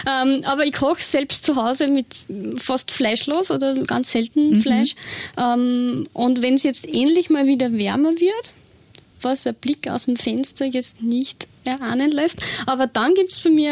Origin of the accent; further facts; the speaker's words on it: Lower Austria, Austria; Also man kann gerade im Ibstal, wo ich her bin, super entscheiden, ob ich jetzt das Tal oder den Berg daneben bevorzuge.